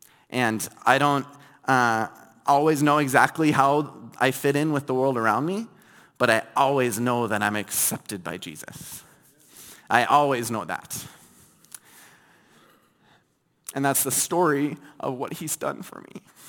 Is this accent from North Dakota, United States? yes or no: yes; Fargo, North Dakota, United States; Okay, so I grew up in Fargo, North Dakota, and I was very privileged.